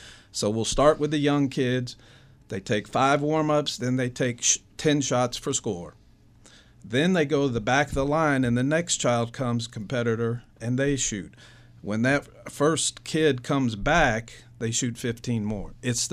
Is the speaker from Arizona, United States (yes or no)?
no; Georgia, United States; now in Rock Hill, United States; look, when I moved to Rock Hill about 5 years ago, I'm from West Georgia. And so I'm not really a big fan of the sports in South Carolina.